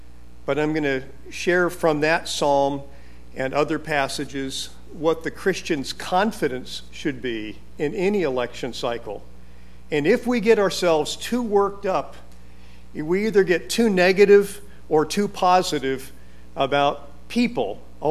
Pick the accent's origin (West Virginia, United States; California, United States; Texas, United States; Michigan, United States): California, United States; And growing up in California, it wasn't hard for the teachers to find palm branches.